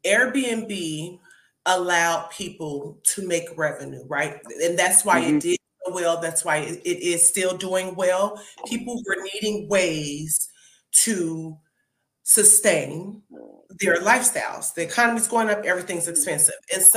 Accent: Chicago, Illinois, United States; also born or lived in Miami; I'm born and raised in Chicago, lived in Miami for 11 years, and then now making my transition to New York.

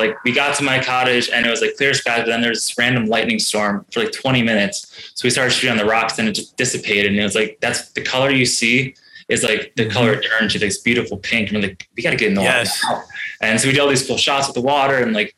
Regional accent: Buffalo, New York, United States; I'm from Buffalo, and like, you know, where I go, like, I mean, that's a lie. Actually, we got some really good shots and photos in Buffalo

